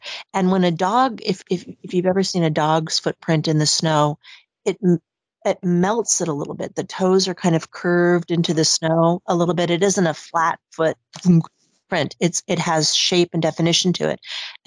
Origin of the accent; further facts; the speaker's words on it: Arizona, United States; now in Sweden; I'm originally from Arizona. And ended up moving to Sweden, to central Sweden in 2011.